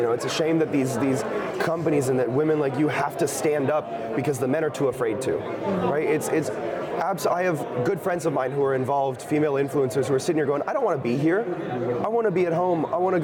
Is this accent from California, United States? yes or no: yes; Hollywood, California, United States; I just, growing up in Hollywood, I saw the lack of masculinity on the stage